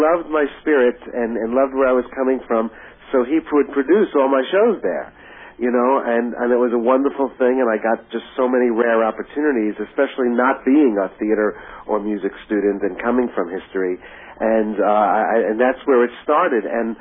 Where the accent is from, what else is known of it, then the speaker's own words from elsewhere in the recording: New York, United States; also born or lived in Florida; As a self-taught musician growing up in New York and then Florida